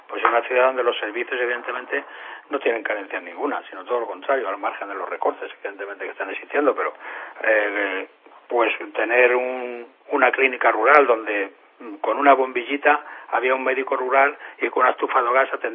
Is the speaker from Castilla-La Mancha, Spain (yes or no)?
no; Valdemoro, Community of Madrid, Spain; yo soy nacido y criado en Valdemoro, sí.